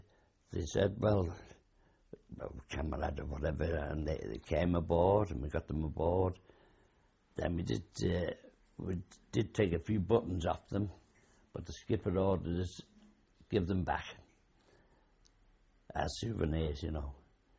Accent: England, United Kingdom; We said, well, we're English, Angleterre, and...

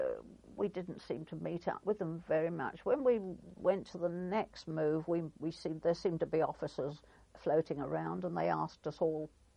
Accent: England, United Kingdom; Very, as English people always do, we queued up and stood in a queue for ages and ages and ages for our food

